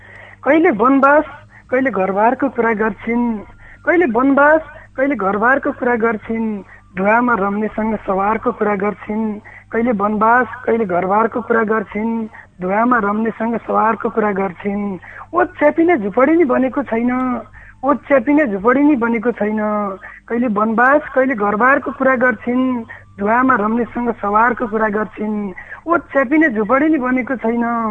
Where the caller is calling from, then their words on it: Darna, Sudurpashchim Province, Nepal; हजुर अछाम दर्ना।